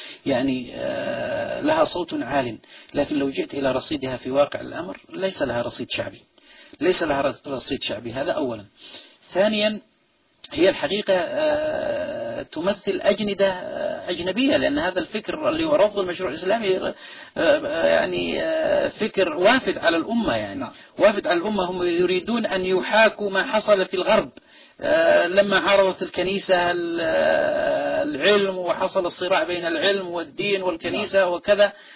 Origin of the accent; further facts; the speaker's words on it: Yemen; بالنسبة عندنا في اليمن